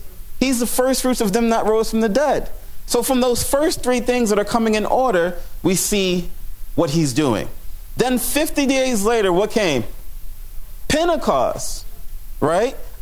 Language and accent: English; New York, United States; Friends, I'm from New York. I like to talk to people.